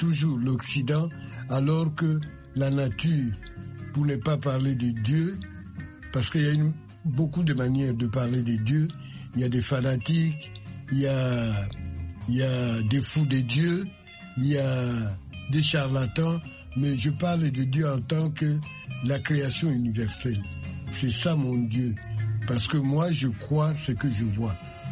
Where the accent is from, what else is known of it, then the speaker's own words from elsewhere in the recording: Angola; also born or lived in Congo; moi je suis angolais, je suis né au Congo.